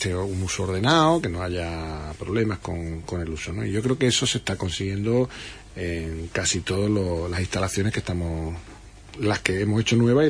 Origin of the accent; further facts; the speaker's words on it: Andalusia, Spain; mi barrio, por cierto, que yo me crié en la Isla Chica